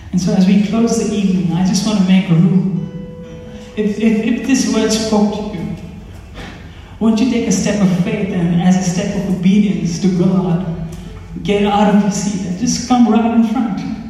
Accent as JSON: {"language": "English", "town": "Mumbai", "region": "Maharashtra", "country": "India", "said": "And here I am from India, Mumbai. 1 billion people, he brings me here"}